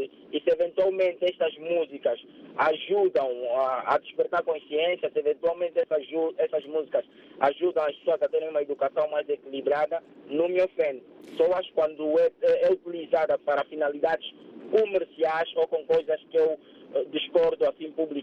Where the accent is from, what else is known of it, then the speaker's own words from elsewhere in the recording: Angola; Eu, enquanto angolano, eu tenho 35 anos de idade